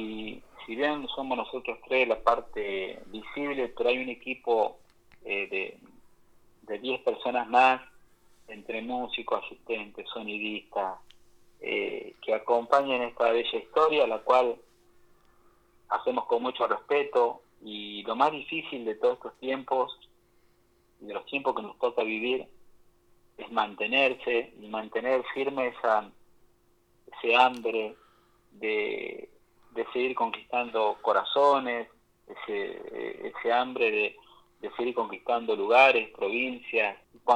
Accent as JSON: {"language": "Spanish", "region": "La Pampa", "country": "Argentina", "said": "¿dónde son ustedes? Nosotros somos de La Pampa. Y yo le digo, ¿y usted también es pampeano?"}